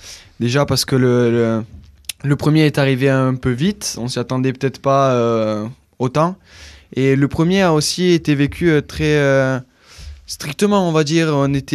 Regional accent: Italy; En plus, je suis italien, donc parler avec les mains, les gestes, on se tapote les épaules, tout ça.

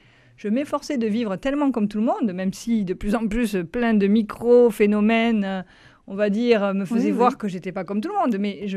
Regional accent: Southwest France, France; Oui, puis je venais du Sud-Ouest aussi. Ma région me manquait peut-être aussi.

